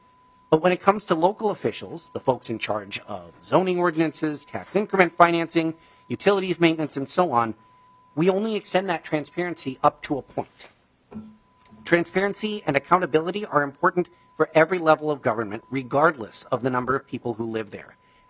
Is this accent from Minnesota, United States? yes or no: yes; Bloomington, Minnesota, United States; If I make $3,001 lobbying the city council in my hometown of Bloomington, I have to register as a lobbyist.